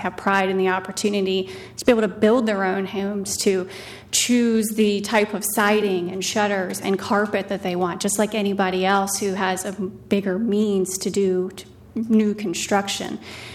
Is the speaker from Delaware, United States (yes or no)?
yes; Seaford, Delaware, United States; I'm from Seaford, and I'm a board member of the Land Trust. I also serve on the board of Habitat for Humanity here in Sussex County.